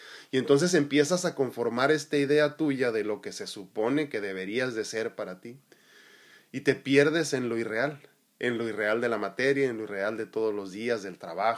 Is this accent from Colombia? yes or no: no; Mexico; A mí me llama mucho la atención que nosotros como hispanos, latinos, mexicanos en específico, se nos dificulta mucho esto de decir, ya fui esto por 20 años y ya no puedo ser otra cosa.